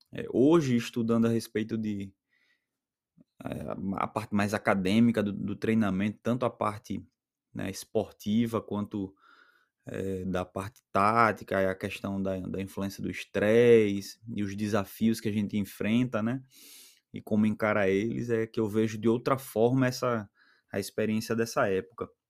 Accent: Maceió, Alagoas, Brazil; E eu sou alagoano, né? Sou de Maceió.

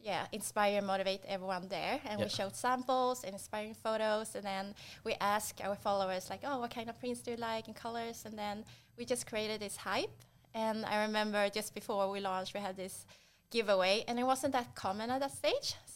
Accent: Sweden; moved away; also born or lived in Auckland, New Zealand; I lived in Auckland for a couple of years, and then I'm originally from Sweden.

